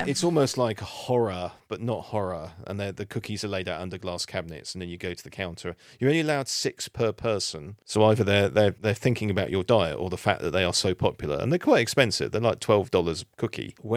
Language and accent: English; England, United Kingdom; we're English and we don't have one